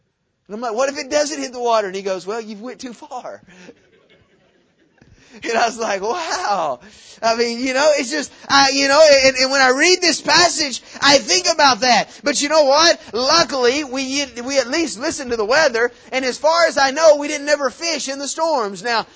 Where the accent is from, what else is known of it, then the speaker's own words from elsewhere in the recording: Alabama, United States; I'm from Alabama, and so I know that you guys in Texas, when you think of a river, it's not what we think of.